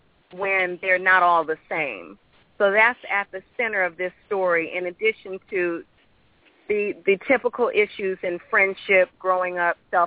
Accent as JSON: {"language": "English", "town": "St. Louis", "region": "Missouri", "country": "United States", "tie": "born or raised there", "said": "The novel is set in St. Louis. I grew up in St. Louis."}